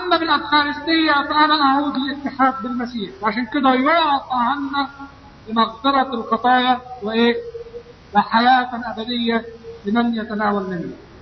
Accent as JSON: {"language": "Arabic", "region": "Upper Egypt", "country": "Egypt", "said": "وعندنا في الصعيد، انا بتكلم على الصعيد حاليا، ما اعرفش طبعا البحر ما عشتش فيه."}